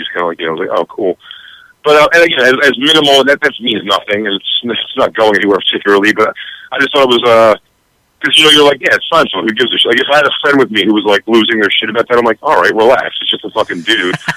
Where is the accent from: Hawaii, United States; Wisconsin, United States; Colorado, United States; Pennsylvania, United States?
Pennsylvania, United States; Philadelphia; And it's in Philly, which is just, like, you know, I'm from Philly, so I know it's just the fucking worst people sometimes.